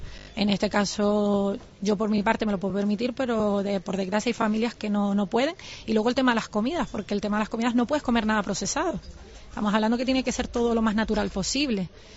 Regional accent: Spain; Español, bueno, somos españoles

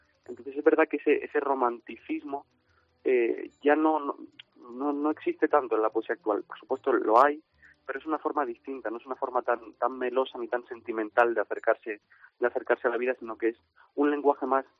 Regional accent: Barcelona, Catalonia, Spain; also born or lived in Estepona; now in Granada, Spain; Sí, un poquito andaluz de adopción, sí. Yo nací en Barcelona, viví allí gran parte de mi infancia, y luego en 2012 me mudé con mi familia a Estepona, a Málaga, y ahora pues estoy viviendo aquí en Granada estudiando

